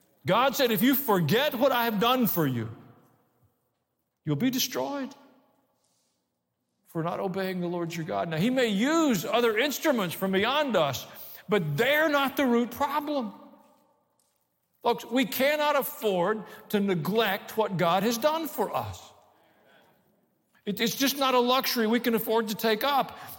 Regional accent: Kansas City, Missouri, United States; born there; I was born in Kansas City.

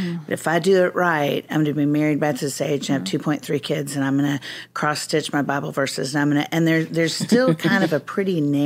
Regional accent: the South, United States; because when I was younger and I grew up in the South, there was that stereotype of kind of the Ozzie and Harriet and it looked a certain way.

